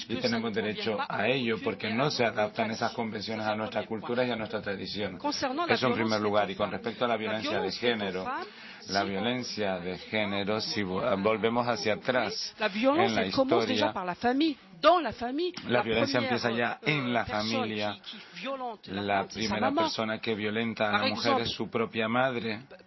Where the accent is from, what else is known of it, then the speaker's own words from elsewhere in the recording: Mali; Spanish is a second language; Soy de Mali.